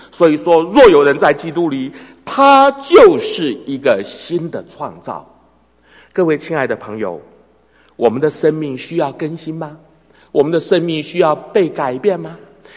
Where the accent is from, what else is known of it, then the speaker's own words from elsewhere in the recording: China; 好像我们中国人所说的，江山易改，怎样本性难移。